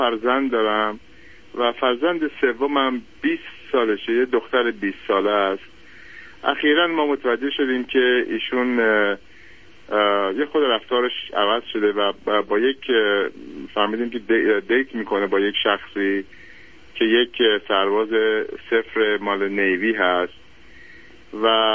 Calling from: Japan; also born or lived in United States; من الان از ژاپن دارم خدمتون زنگ میزنم، ولی ما دودن 35 سال امریکا هستیم

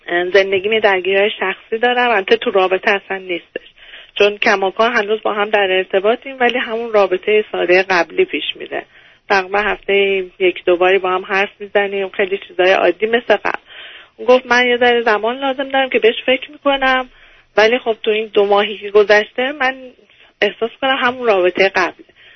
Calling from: Canada; من 32 ساله از کانادا هستم.

